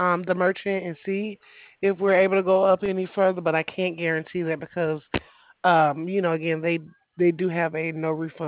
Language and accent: English; Alabama, United States